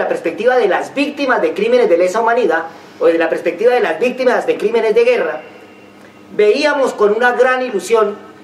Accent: Colombia; o en mi caso, en mi país, en Colombia

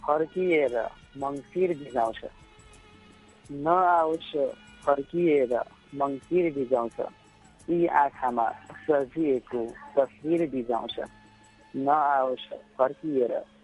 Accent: Rudrapur, Lumbini Province, Nepal; now in Doha, Qatar; Rudrapur Rupandehi.

